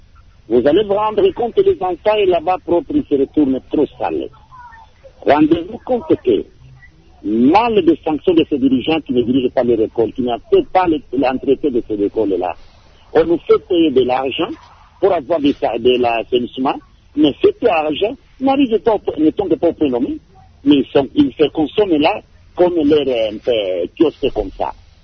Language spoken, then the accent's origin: French; Likasi, Haut-Katanga, DR Congo; Donc nous parlons des choses des écoles ici chez nous à Likassi.